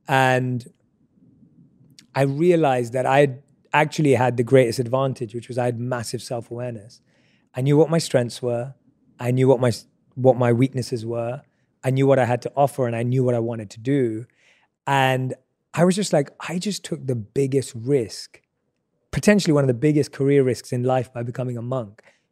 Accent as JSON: {"language": "English", "region": "London", "country": "United Kingdom", "tie": "born or raised there", "said": "I'm a kid growing up in London who loves music, loves movies, loves life."}